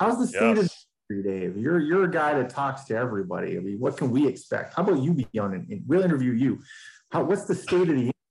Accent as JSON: {"language": "English", "region": "Maine", "country": "United States", "said": "I'm from Maine. We're like, look, we should test batteries up there."}